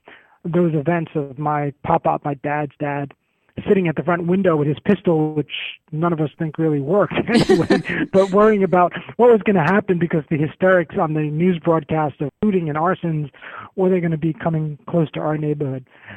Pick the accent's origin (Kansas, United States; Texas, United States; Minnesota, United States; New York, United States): New York, United States; Brooklyn; a memoir of my childhood years growing up in Greenpoint, which is a neighborhood of Brooklyn, which is the most populous borough of New York City.